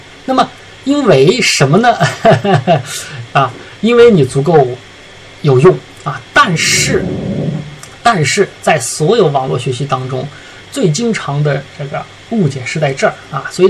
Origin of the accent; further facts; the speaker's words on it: China; 在整个地球人种当中我们中国人的自学能力也绝对是顶尖的啊